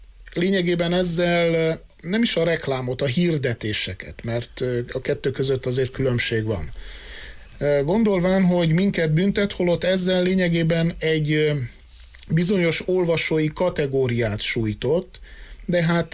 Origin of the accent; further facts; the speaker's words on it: Târgu Mureș, Mureș County, Romania; és sajnos nem is olyan messze, hanem pont itt szülővárosomban, Marosvásárhelyen